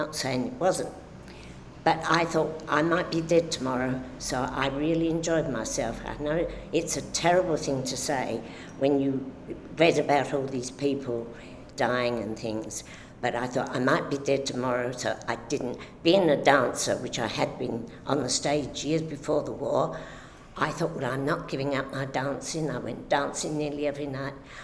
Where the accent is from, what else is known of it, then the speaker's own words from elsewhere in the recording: London, United Kingdom; also born or lived in Victoria, London; beginning of the war, 1939, I was 20. Previously, though I was born in Victoria for the first few years of my life, we lived in southeast London, quite near the Surrey Docks